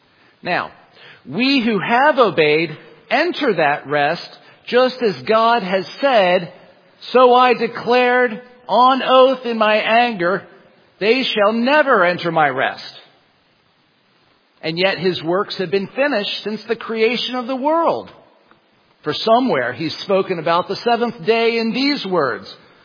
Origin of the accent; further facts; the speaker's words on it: Lynchburg, Virginia, United States; But I remember growing up in Lynchburg, Virginia, that something very strange happened on Sundays.